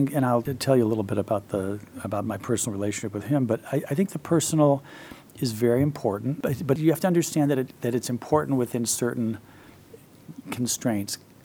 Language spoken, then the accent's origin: English; Chicago, Illinois, United States; now in Washington, United States; We met in Chicago for one visit instead of Washington, because my hometown, he had taken me to his hometown in Tianjin.